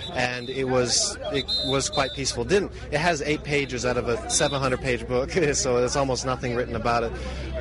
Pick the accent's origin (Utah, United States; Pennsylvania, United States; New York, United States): Utah, United States; Salt Lake City; Well, I come from Salt Lake City, which is a very nice, peaceful town as well.